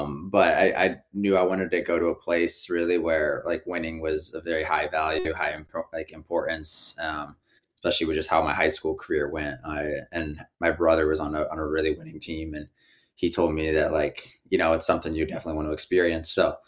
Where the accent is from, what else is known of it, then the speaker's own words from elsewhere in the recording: Greeley, Colorado, United States; I grew up in Greeley. I was the only one of my family born there and raised.